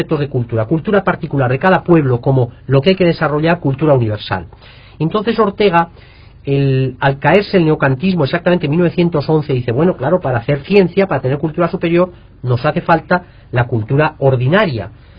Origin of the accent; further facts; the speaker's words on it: Basque Country, Spain; los vascos somos, yo soy vasco en ese sentido